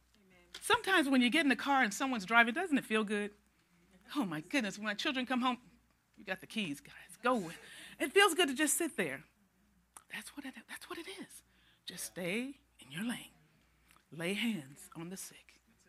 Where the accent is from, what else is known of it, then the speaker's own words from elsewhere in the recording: Milwaukee, Wisconsin, United States; I went to Milwaukee a couple weeks ago. I am from Milwaukee.